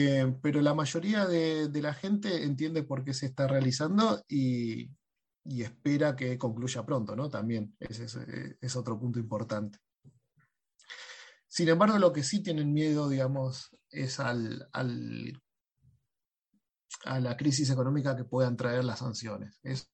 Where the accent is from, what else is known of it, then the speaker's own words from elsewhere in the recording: Argentina; uno como argentino está acostumbrado